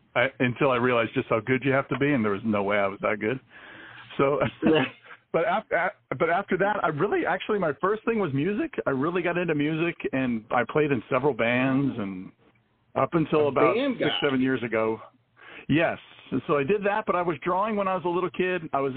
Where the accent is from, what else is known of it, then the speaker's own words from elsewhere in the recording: Irvine, California, United States; now in Costa Mesa, United States; I'm in Costa Mesa, California. I grew up in Irvine when it was all orange groves and nothing pretty much out there.